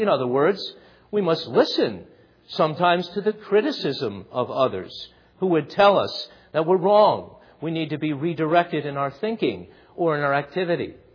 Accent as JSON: {"language": "English", "country": "United States", "said": "Let's not just think here that we're, because we're American and that we're so independent of one another"}